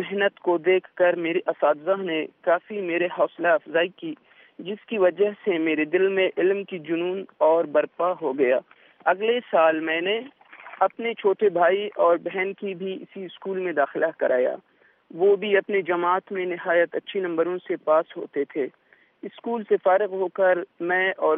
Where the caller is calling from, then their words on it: Khuzdar, Balochistan, Pakistan; گاؤں پیرومر ہے ضلع خضدار سے مخاطب ہوں. میں ایک غریب گھرانے سے تعلق رکھتا ہوں